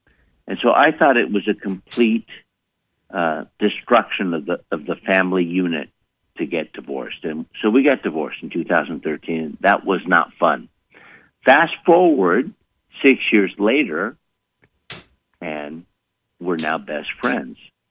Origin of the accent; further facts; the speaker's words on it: Glendale, California, United States; English is a second language; also born or lived in Pasadena; And I was born in Pasadena, California, which is in Southern California, in near LA. And what I learned is in a very highly populated Armenian community, which is Glendale, California